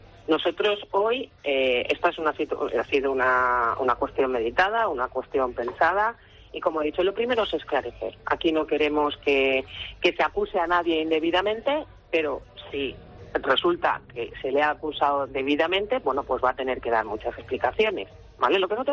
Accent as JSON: {"language": "Spanish", "town": "Alicante", "region": "Valencian Community", "country": "Spain", "said": "somos alicantinos"}